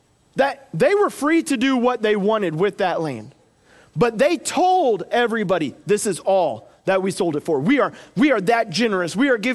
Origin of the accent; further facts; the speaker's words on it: Coffeyville, Kansas, United States; I'm from Coffeyville, Kansas, so I feel like I can talk bad about my hometown. Nobody wants to live there, really. I hear some people do. It's home, but it's Coffeyville.